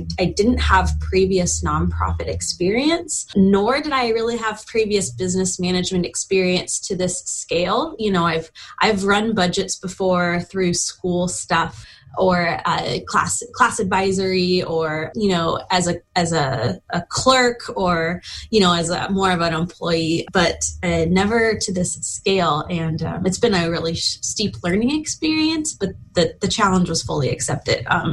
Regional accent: Chester, California, United States; now in Chico, United States; No, I've been in Chico for the last 8 years, but I grew up the mountain in Chester.

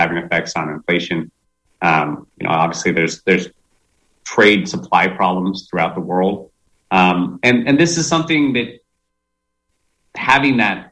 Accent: Sacramento, California, United States; born there; now in Chico, United States; So sure. I was born in Sacramento. I live in Chico with my wife.

